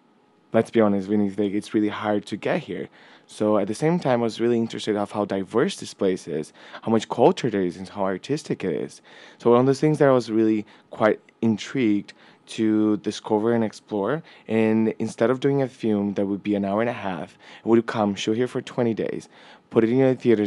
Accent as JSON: {"language": "English", "region": "São Paulo", "country": "Brazil", "also_born_or_lived": "London, United Kingdom", "lives_now": "Los Angeles, United States", "said": "I'm originally from Brazil. So I have background in like marketing and audiovisual in São Paulo."}